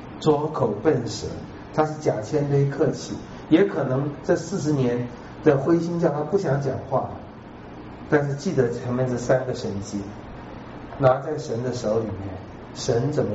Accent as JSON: {"language": "Chinese", "country": "Taiwan", "said": "我是台湾人"}